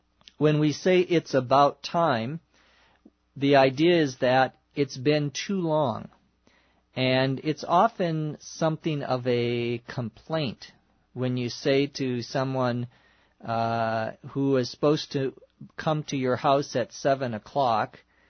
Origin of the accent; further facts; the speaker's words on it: Los Angeles, California, United States; from Los Angeles.